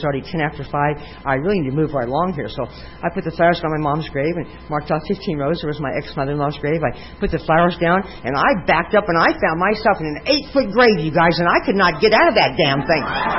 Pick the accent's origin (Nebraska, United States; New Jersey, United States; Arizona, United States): Nebraska, United States; But, you know, I grew up in Nebraska.